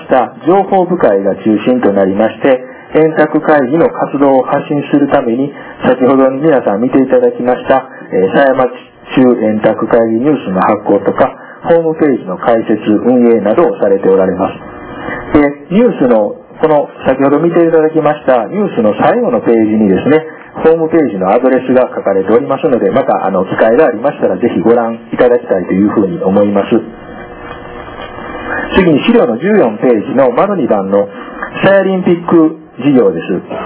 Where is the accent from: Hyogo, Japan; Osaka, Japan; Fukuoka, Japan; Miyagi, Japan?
Osaka, Japan; Kishiwada; 私は岸和田生まれでですね、数年前まで故郷の岸和田だんじり祭りに参加しておりました。